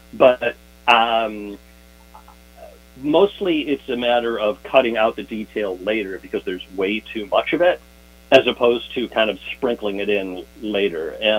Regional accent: Chicago, Illinois, United States; But, you know, that's where I come from, and that's what I remember, and that's... another person growing up in Chicago would have a very different memory of the place.

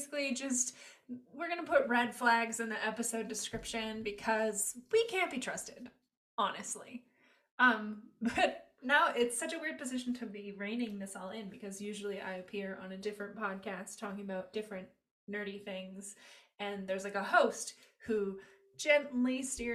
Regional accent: British Columbia, Canada; We're Canadian, by the way. So this is like a very Canadian, specifically British Columbian perspective

